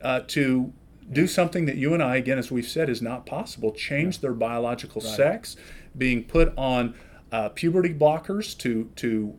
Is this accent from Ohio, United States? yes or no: no; Texas, United States; as you mentioned, you know, I'm originally from Texas.